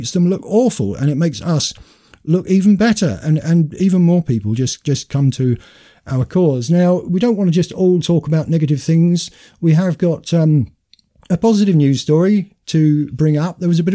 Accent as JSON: {"language": "English", "country": "United Kingdom", "said": "We should be saying, we're white people, we're British, we rise to the challenge, we can beat this"}